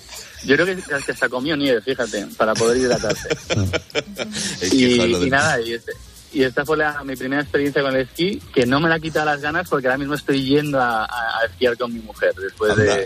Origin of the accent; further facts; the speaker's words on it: Madrid, Community of Madrid, Spain; somos de Madrid